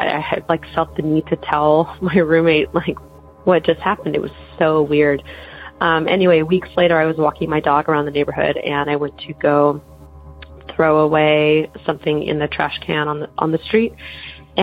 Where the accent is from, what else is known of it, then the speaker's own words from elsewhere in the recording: Los Angeles, California, United States; I'm from Los Angeles, California. I had a weird story that happened in 2008. I moved to Pasadena from just another part of LA, not far away from there